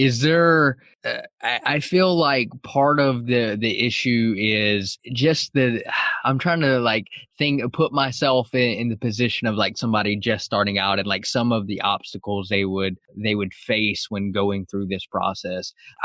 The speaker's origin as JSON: {"language": "English", "town": "Atlanta", "region": "Georgia", "country": "United States", "said": "the Ryan that we're chatting with here, we're both from Atlanta"}